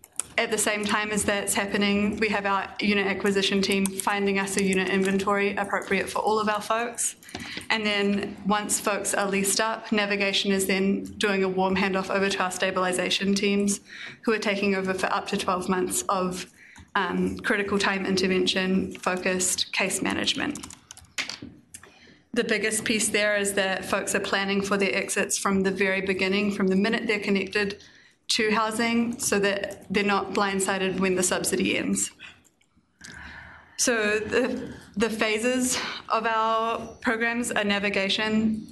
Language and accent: English; New Zealand; I'm from New Zealand, so I have a propensity for speaking really quickly.